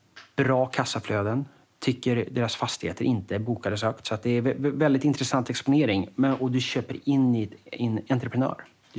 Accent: Umeå, Västerbotten County, Sweden; now in Stockholm, Sweden; Kommer från Umeå, Norrlands huvudstad.

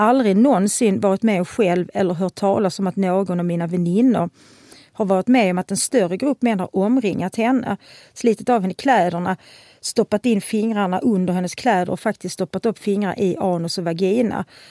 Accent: Sweden; Jag är också kvinna, född och uppväxt i Sverige.

